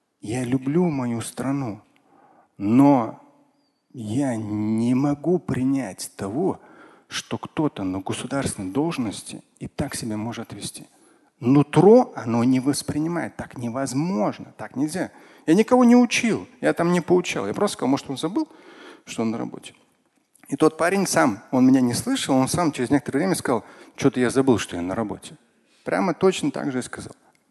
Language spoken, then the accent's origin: Russian; Moscow, Russia; born there; я сам родился в Москве.